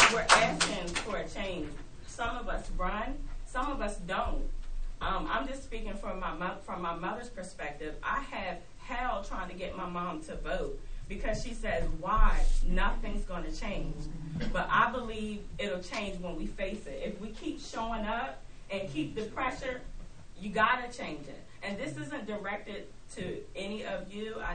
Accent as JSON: {"language": "English", "town": "Fellowsburg", "country": "United States", "tie": "born or raised there", "said": "I have lived here my whole life. I moved a short period of time, but I'm born and raised in Fellowsburg."}